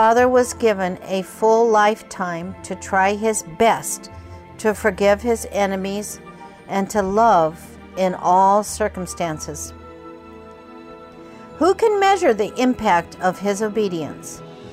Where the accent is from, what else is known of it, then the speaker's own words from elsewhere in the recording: Kobe, Hyogo, Japan; I was born in Kobe, Japan, and always considered Japan my home.